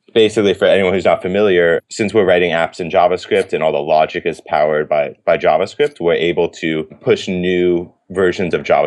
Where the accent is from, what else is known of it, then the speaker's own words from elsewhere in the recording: Lexington, Massachusetts, United States; So I grew up around Boston in a place called Lexington, Massachusetts, and I went to school at MIT, studied computer science there